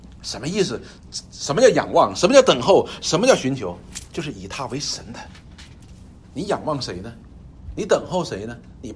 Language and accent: Chinese; China; 我们中国人说什么？穷人的孩子早当家，就是这个意思。